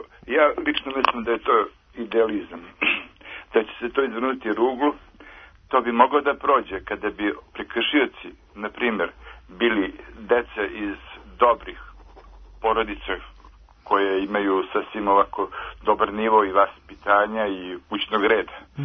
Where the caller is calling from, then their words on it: Belgrade, Serbia; ja sam zovem iz Beograda, a radio sam u školi.